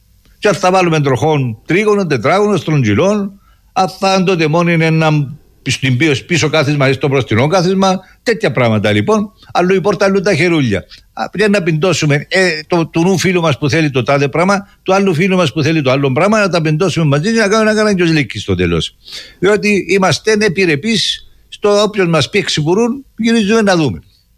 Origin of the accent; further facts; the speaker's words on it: Cyprus; Εγώ, σαν Κύπριος φορολογούμενος πολίτης, θα το πω ότι δεν είναι λάθη που κάνουν.